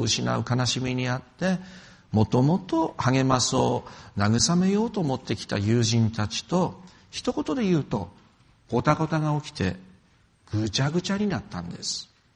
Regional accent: Yamagata, Japan; 私は山形の出身で山形県にもたくさん避難してるんです

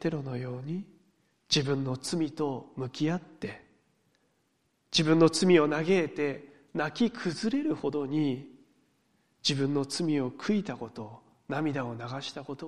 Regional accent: Fukushima, Japan; いや福島から来たんですよっていう話をしたら

